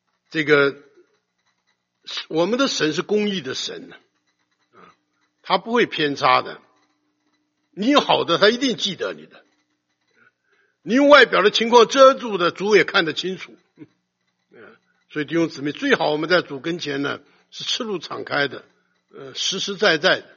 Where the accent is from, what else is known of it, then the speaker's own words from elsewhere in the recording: Taichung, Taiwan; also born or lived in Taipei; 后来我家就从台中搬到台北